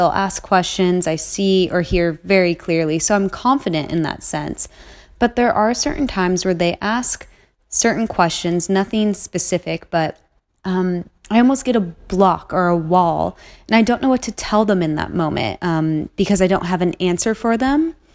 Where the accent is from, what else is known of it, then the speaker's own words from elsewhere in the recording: Newcastle, New South Wales, Australia; I am from Newcastle, Australia.